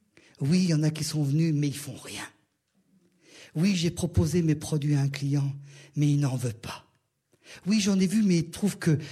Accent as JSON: {"language": "French", "country": "France", "said": "Parce que je suis cocorico, je suis français avant tout."}